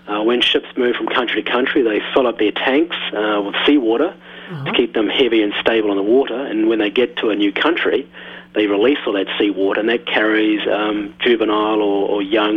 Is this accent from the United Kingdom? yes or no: no; New Zealand; now in Long Island, United States; Oh, I'm actually live at Long Island. I'm originally from New Zealand, hence the accent, but my wife lives in Long Island